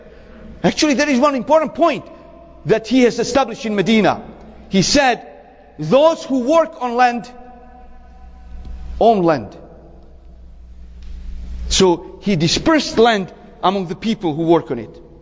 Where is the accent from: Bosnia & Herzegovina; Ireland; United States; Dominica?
Bosnia & Herzegovina; now in Canada; I love Bosnia, but I'm Bosnian in memory. I'm more Canadian.